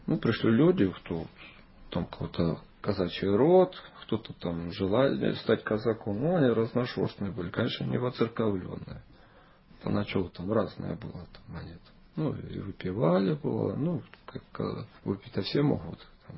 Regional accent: Don, Russia; А про себя могу сказать, что я с Дона.

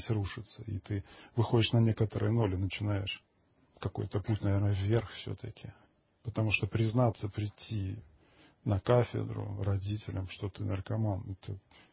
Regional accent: Belgorod Oblast, Russia; now in Moscow, Russia; Но потом приехал в Москву, я сам же из Белгородской области.

